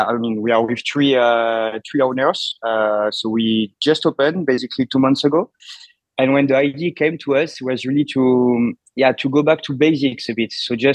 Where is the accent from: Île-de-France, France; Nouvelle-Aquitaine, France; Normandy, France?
Nouvelle-Aquitaine, France; Bordeaux; English is a second language; moved away as an adult; I was working in fine dining restaurants in Paris, in Bordeaux, my hometown. And then I traveled to the US for a year to learn how to speak properly English.